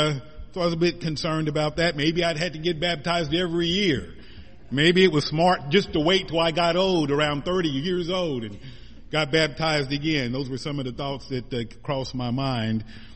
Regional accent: Missouri, United States; the river that I was familiar with back in my hometown. My home state of Missouri was the mighty Mississippi River

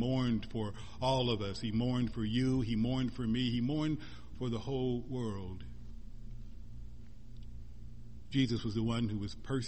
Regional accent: Missouri, United States; I'm from Missouri, and everybody in Missouri is a Kansas City fan.

